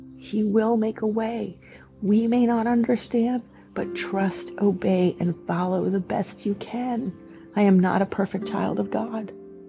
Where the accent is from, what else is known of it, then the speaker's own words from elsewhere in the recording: Florida, United States; and I'm from the South. I'm from Florida. That's my hometown